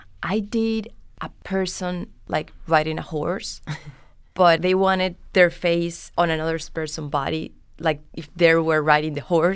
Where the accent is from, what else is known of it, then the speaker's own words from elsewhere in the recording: Venezuela; accent: Colombian; also born or lived in Colombia; right next to, in the border with Colombia. So I grew up going back and forth to Colombia and Venezuela. And my accent, it's like more from Colombia than from Venezuela.